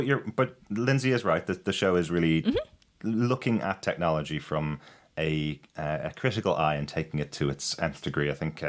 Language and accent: English; Ireland; Well, since I'm Irish, can I give you the full title of that?